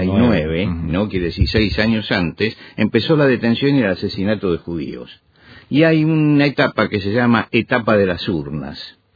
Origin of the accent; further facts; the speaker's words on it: Argentina; hay una frase que fue muy, muy famosa en mi país, muy famosa en mi país, que la repetía el general Perón cuando fue gobierno.